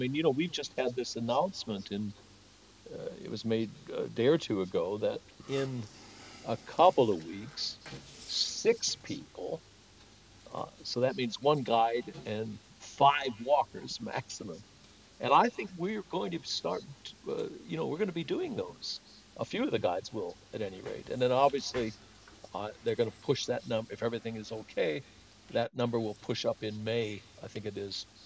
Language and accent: English; Midwest, United States; We're both Yanks. I'm from the Midwest, you're from the West Coast.